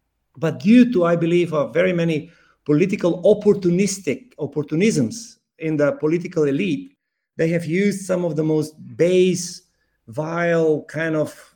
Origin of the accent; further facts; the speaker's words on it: North Macedonia; also born or lived in Croatia; I come from Macedonia, was born and raised here, but I studied in Croatia for 4 years and almost 5 years.